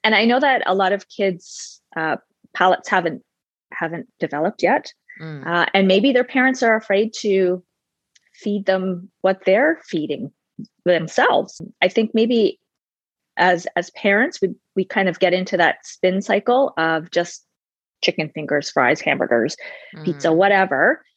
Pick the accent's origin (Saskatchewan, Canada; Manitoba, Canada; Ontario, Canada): Ontario, Canada; Toronto; also born or lived in Oakville; I've pretty much lived in Toronto my whole life, although I was born in Oakville, which is kind of a suburb outside of Toronto.